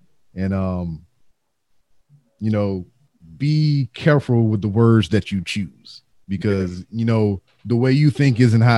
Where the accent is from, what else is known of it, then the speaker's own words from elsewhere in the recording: Louisiana, United States; his LSU hat, which I was kind of mad at because I'm from Louisiana and I'm a fan.